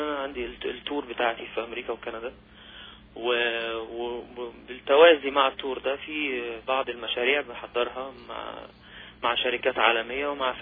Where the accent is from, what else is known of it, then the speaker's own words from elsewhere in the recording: Egypt; يمكن أنا تأثرت أكتر بالفنانين عندنا في مصر